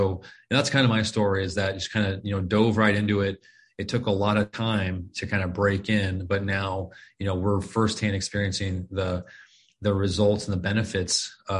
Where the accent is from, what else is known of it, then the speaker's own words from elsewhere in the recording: Phoenix, Arizona, United States; I was born and raised here in Phoenix, Arizona, lived here my entire life.